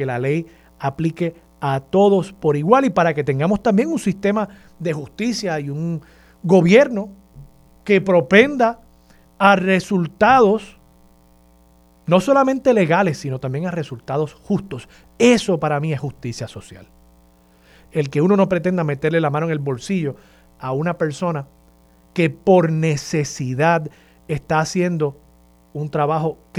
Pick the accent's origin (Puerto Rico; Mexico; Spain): Puerto Rico; No podemos dejar de tener capacidad de indignación como pueblo, como puertorriqueños